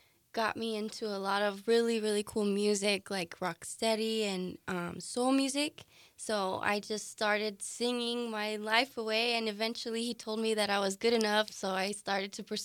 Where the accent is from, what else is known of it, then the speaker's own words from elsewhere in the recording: Yuma, Arizona, United States; I am. I'm born and raised in Yuma.